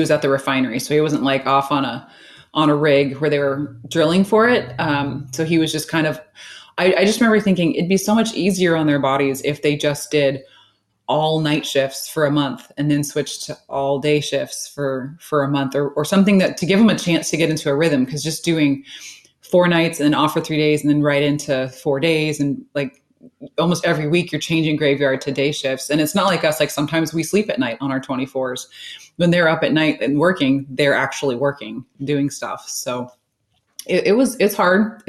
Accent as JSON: {"language": "English", "town": "Concord", "region": "California", "country": "United States", "tie": "born or raised there", "said": "Born and raised in California and in Concord, actually, which is just East Bay of Oakland."}